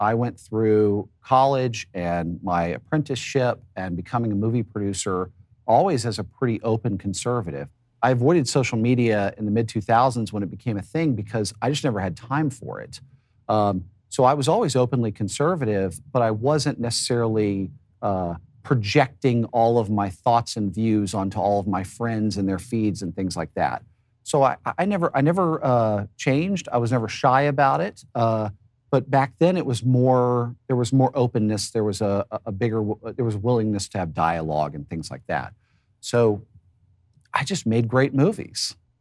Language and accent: English; Dallas, Texas, United States; Yeah, well, I grew up in Dallas, Texas and loved movies.